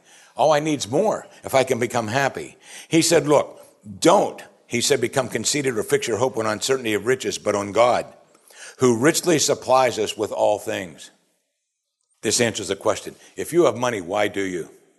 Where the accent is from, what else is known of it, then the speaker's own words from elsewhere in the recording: Pittsburgh, Pennsylvania, United States; because I'm from Pittsburgh